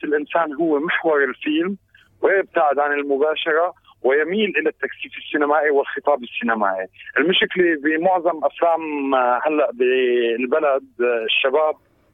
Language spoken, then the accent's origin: Arabic; Syria; ومثل بلدنا سوريا بالمحافل الدولية وأحسن تمثيل